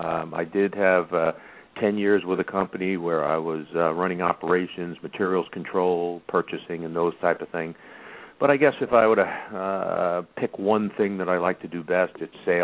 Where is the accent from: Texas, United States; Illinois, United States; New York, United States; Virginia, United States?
New York, United States; Levittown; also born or lived in Brooklyn; I was born in Brooklyn, New York, back in 1947. My family moved to Levittown, New York.